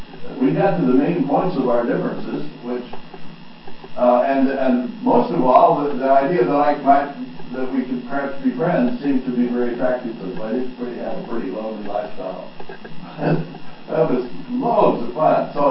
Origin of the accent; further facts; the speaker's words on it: Idaho, United States; and I come from Idaho where there's lots of Mormons